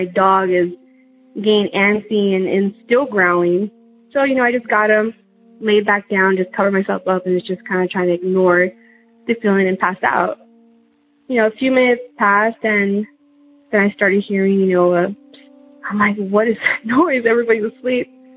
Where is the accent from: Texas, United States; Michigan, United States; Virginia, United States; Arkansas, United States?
Texas, United States; So I'm from South Texas.